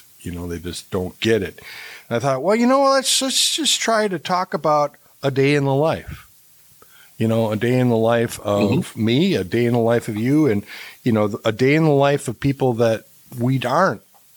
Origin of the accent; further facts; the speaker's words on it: Milwaukee, Wisconsin, United States; also born or lived in Waukesha, Wisconsin / Northridge, California / Madison, Wisconsin / Middleton, Wisconsin; now in Prairie du Sac, United States; I've lived, born and raised in Milwaukee, so not too far from you down there in Chicago, and Waukesha, Wisconsin, and Northridge, California, and Madison, Wisconsin, Middleton, Wisconsin, and now in my wonderful old Prairie du Sac, so Wisconsin.